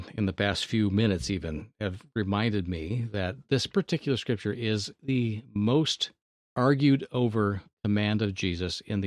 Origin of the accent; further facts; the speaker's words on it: Thousand Oaks, California, United States; This lady in Thousand Oaks, my hometown, was reinvigorated in her compassion and her passion for something because of a traumatic event